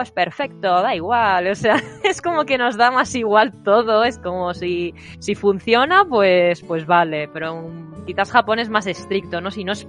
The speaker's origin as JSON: {"language": "Spanish", "country": "Spain", "said": "como española"}